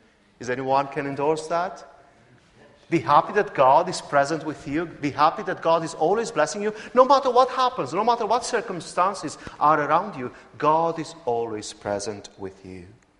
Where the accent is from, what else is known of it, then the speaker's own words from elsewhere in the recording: Romania; I come from Romania, and one of the things and the concepts in the Romanian environment was during the communist time